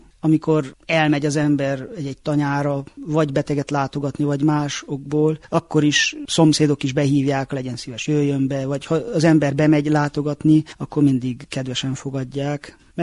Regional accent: Târgu Mureș, Mureș County, Romania; városi gyerek létemre, Marosvásárhelyen születtem

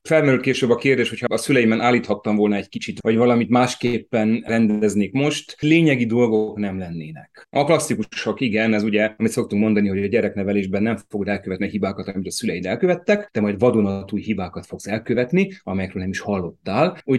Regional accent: Târgu Mureș, Mureș County, Romania; a gyermekéveim azok Marosvásárhelyhez kötnek, úgyhogy nagyon ismerős helyekről és helyzetekről tudok mesélni. Én egy kedves ilyen tisztviselőtelepi környezetben nőttem fel, ami azt jelenti, hogy elég nagy közösség volt, elég nagy gyerekközösség volt

